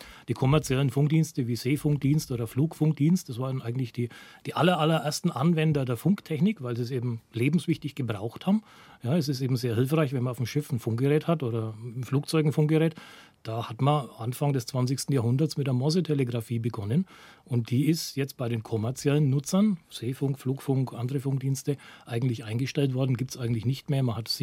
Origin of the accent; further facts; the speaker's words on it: Nuremberg, Bavaria, Germany; Ich komme aus Nürnberg, bin somit im Distrikt Franken beheimatet